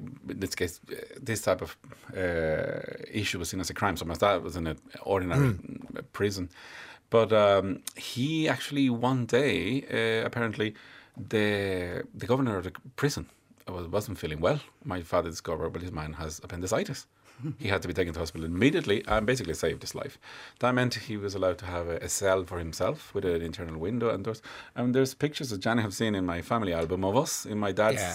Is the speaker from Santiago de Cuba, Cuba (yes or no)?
no; Havana, Cuba; I grew up in Havana in an area that was populated by political exiles like me and Cuban families.